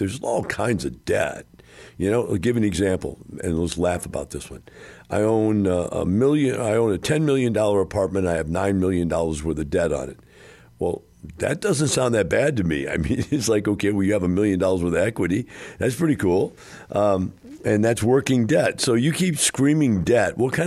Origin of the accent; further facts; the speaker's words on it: Missouri, United States; I'm from Missouri, and we call it the show me state.